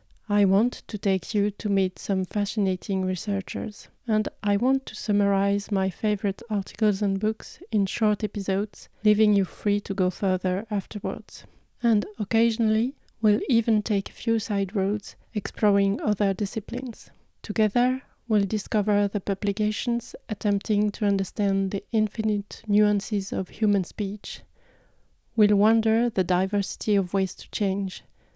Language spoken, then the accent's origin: English; France; English is a second language; As you may notice with my accent, I'm French.